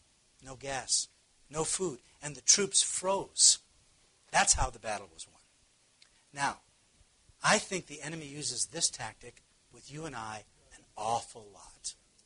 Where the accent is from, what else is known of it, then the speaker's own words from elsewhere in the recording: Missouri, United States; You know, I come from Missouri, and we have this kind of, I don't know what you call that, an idiom or a thing, you know. It says, I'm from Missouri, show me.